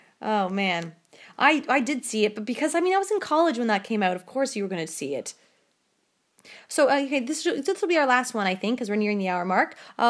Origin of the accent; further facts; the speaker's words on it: Canada; well, I'm Canadian, so we didn't do that.